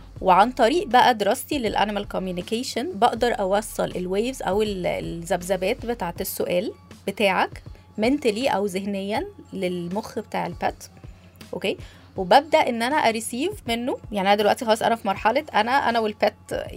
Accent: Egypt; حاساها مش هتمشي القصه دي مع المينتاليتي بتاعتنا كعرب او كمصريين

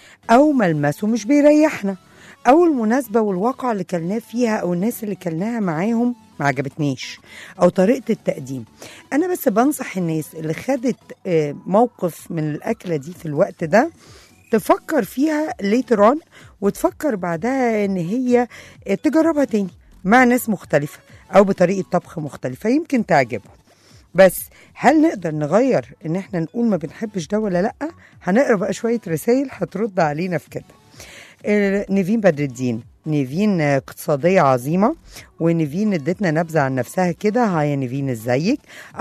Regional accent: Mansoura, Dakahlia, Egypt; احنا جماعه من المنصوره فاحنا عندنا اكل البط ده شيء مهم جدا جدا جدا.

